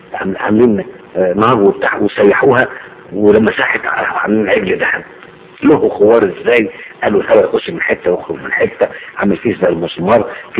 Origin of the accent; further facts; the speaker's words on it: Egypt; بتحصل حاجات في الأرياف عندنا في مصر ساعات